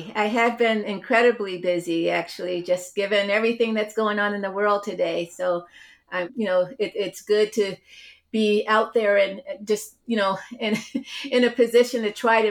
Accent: Cleveland, Ohio, United States; So I grew up in Cleveland, Ohio, and I grew up, you know, in a neighborhood that was entirely Black.

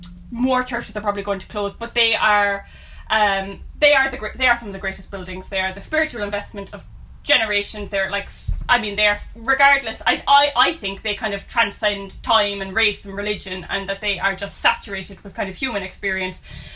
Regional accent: Cork, Munster, Ireland; We grew up in Turner's Cross, which is a 1920s suburb of Cork City in Ireland.

